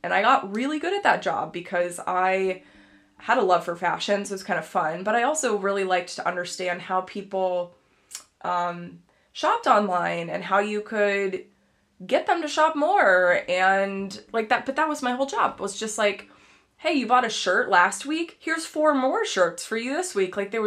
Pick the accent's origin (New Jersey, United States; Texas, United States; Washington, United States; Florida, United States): Texas, United States; Dallas; I am originally from Texas, from Dallas, and Dallas, if you're familiar with it, is, you know, it's a very interesting place to live.